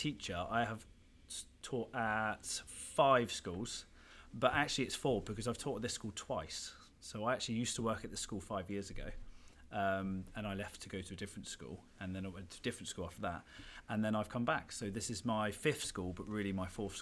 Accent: Bournemouth, South West England, United Kingdom; I grew up in Bournemouth, which is on the south coast. I was there for quite a few years, then moved around a little bit, but yeah, all of the schools I went to was in Bournemouth. And yeah, my parents still live there.

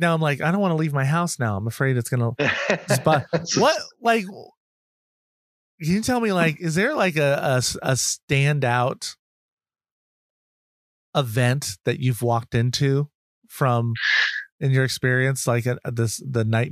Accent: New England, United States; I'm from New England. I don't remember these existing.

